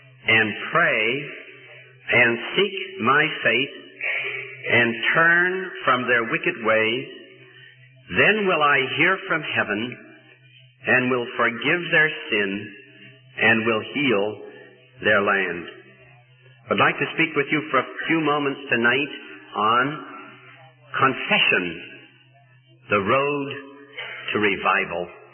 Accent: California, United States; I come from California, and the situation there is absolutely desperate.

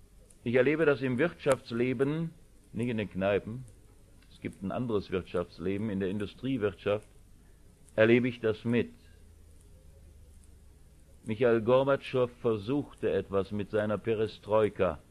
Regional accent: Germany; dass wir als Deutsche, als Westdeutsche und Ostdeutsche seit 45 Jahren ohne Friedensvertrag leben

